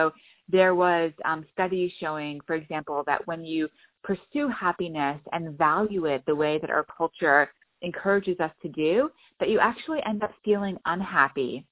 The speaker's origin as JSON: {"language": "English", "town": "Montreal", "region": "Quebec", "country": "Canada", "tie": "born or raised there", "said": "I grew up in Montreal, and my parents ran a Sufi meeting house out of our home in downtown Montreal."}